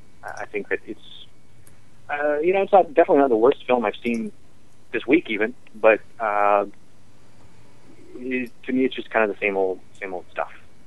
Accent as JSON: {"language": "English", "region": "Nebraska", "country": "United States", "tie": "born or raised there", "said": "I grew up in Nebraska. I ate my share of pork chop."}